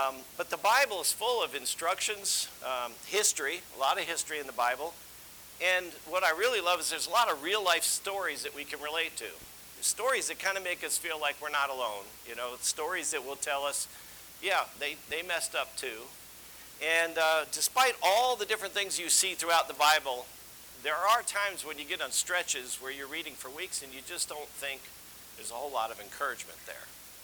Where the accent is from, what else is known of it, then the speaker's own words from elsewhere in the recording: United States; Well, we grew up in America, and we're completely different than the Middle Eastern mentality.